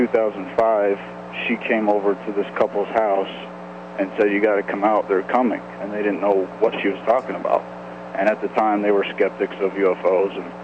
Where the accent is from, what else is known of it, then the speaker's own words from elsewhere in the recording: Atlanta, Georgia, United States; Hello, good evening, Mr. Smith and Mr. Ware. … I'm from Atlanta, Georgia.